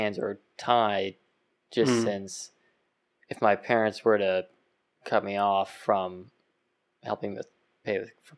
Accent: Pittsburgh, Pennsylvania, United States; And so when I was growing up in Pittsburgh is a predominantly Catholic portion of the country.

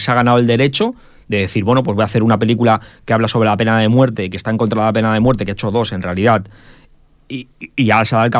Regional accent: Catalonia, Spain; como los catalanes defendemos la nuestra

